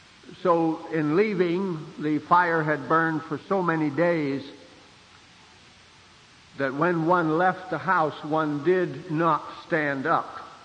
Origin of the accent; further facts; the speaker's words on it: Santa Rosa, California, United States; born there; when I was born in Santa Rosa in Sonoma County, about 3,000 people lived there.